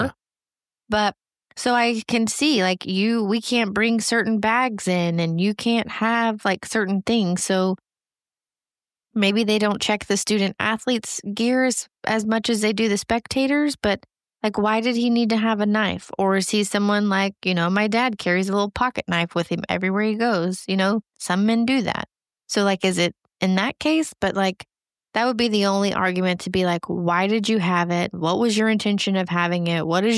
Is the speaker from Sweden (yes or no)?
no; the South, United States; I'm a Southerner.